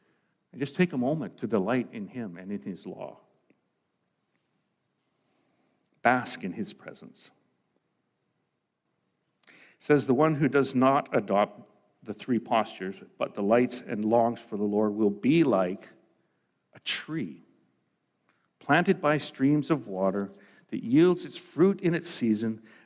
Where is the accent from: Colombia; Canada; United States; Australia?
Canada; Lloydminster, Saskatchewan; When I grew up in Lloydminster on the Saskatchewan side of the border, and there was a place called Weaver Slough.